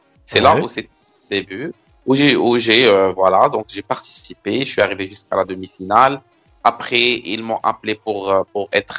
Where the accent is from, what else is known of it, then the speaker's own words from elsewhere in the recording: Salé, Rabat-Salé-Kénitra, Morocco; je suis né à Rabat en 1985. J'ai grandi à la ville de Salé. J'ai fait mes études à Salé.